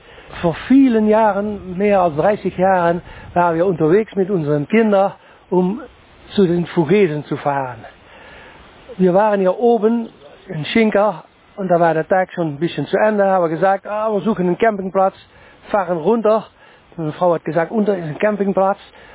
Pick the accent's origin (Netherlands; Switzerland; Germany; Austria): Netherlands; Venlo, Limburg; German is a second language; wir kommen aus dem Süden von den Niederlanden, aus Limburg. Die Stadt heißt Venlo, sind ungefähr 200 Kilometer von hier.